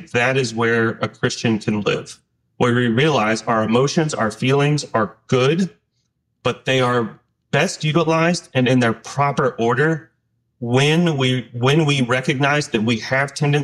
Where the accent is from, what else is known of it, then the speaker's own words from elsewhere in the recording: the South, United States; So I grew up in the South. I grew up in a family that was Middle Eastern, so half being Lebanese, the other half Palestinian.